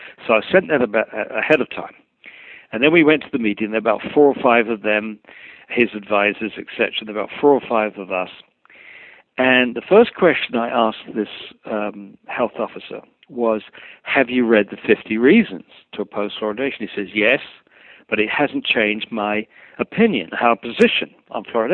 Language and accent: English; England, United Kingdom; It is the most depressing thing for me as an English born in England